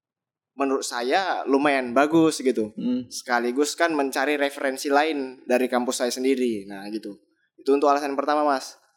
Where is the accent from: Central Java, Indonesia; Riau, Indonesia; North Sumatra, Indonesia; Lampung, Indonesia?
North Sumatra, Indonesia; Binjai; saya aslinya itu dari Binjai. Tapi kuliahnya itu di Medan. Medan tepatnya itu di Universitas Muhammadiyah Sumatera Utara.